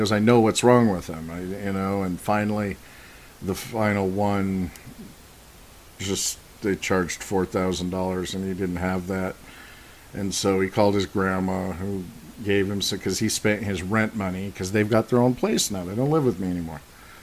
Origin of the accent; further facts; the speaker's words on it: Reno, Nevada, United States; also born or lived in Eugene, United States / Portland, United States; You know, I was born in Eugene. I lived in Eugene. That's my home. I was raised here in Reno my whole life. This is my home. And I lived in Portland for 14 years.